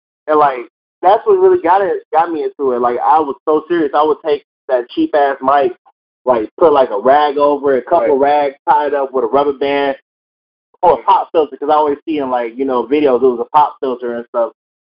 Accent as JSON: {"language": "English", "town": "Detroit", "region": "Michigan", "country": "United States", "tie": "born or raised there", "said": "I grew up in Detroit. So, we grew up, Motown. Grew up with a lot of music."}